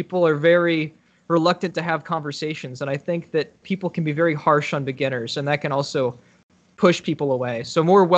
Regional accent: Tonganoxie, Kansas, United States; So I grew up in Tonganoxie, Kansas. I did not have the internet.

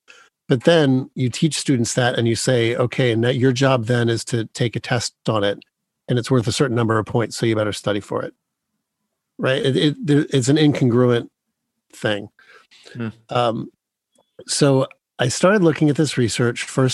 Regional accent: Dearborn, Michigan, United States; born there; Well, where it all began was I was born in Dearborn, Michigan.

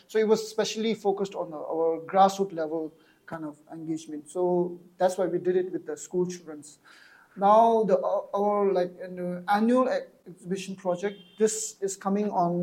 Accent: Tibet, China; moved away; because when we came first from Tibet in exile, our main focus was not about doing artworks or something like that, right?

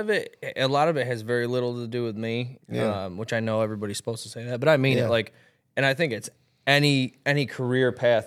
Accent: Canada; and be like, dude, you sound so Canadian. And you don't realize it, but if you talk to a farmer in my hometown, it's insane.

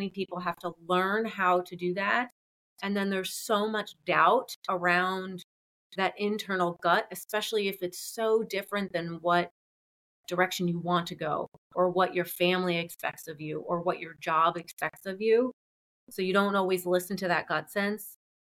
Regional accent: New Jersey, United States; I grew up in New Jersey and never felt comfortable there. Moved to Georgia and the energy of the state fit me so much better at that time.

